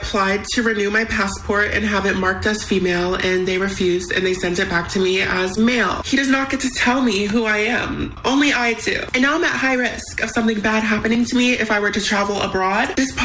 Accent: United States; I'm an American, and yes, I'm transgender

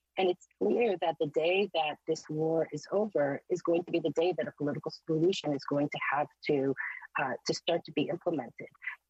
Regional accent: Israel; So I, first of all, speak as an Israeli citizen, as an American citizen, as a person who is observing everything that is happening with my experience having grown up in Israel

